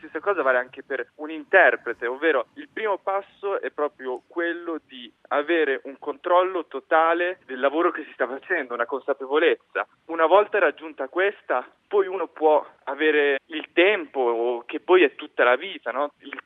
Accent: Lugano, Ticino, Switzerland; ho 21 anni, sono nato e cresciuto qua a Lugano.

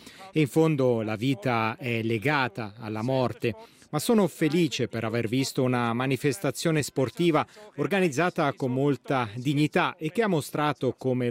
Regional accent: Switzerland; Come svizzero

